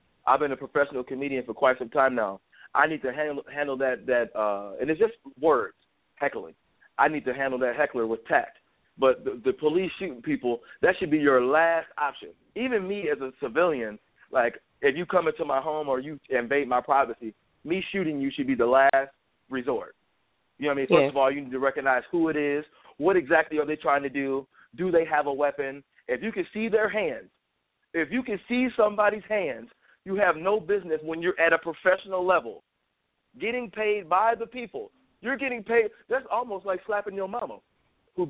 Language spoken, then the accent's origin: English; Mobile, Alabama, United States; moved away; also born or lived in Ypsilanti, Ann Arbor, Detroit area, Michigan; I'm originally from Mobile, and then after my parents separated, we moved to the Ypsilanti, Ann Arbor, Detroit area.